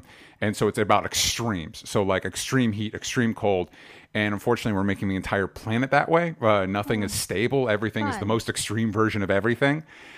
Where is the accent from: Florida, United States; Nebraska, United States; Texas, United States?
Florida, United States; I grew up in Florida, so the tropical storm is like, yeah, whatever, man.